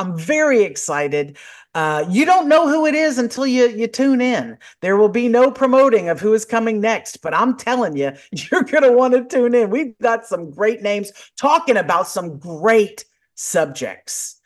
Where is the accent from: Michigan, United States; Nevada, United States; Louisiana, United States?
Louisiana, United States; Lake Charles; Mike and I have known each other for years. We're both from Lake Charles, Louisiana, and we worked in radio together.